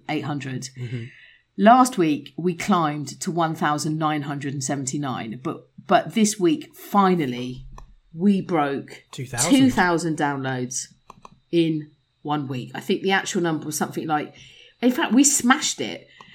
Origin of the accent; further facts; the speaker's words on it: England, United Kingdom; Plus, because we're English and we like threes